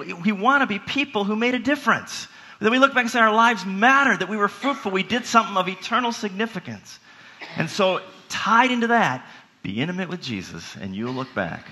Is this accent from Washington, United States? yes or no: yes; Seattle, Washington, United States; Growing up in Seattle, we had a couple apple trees in our backyard in two different locations in our backyard.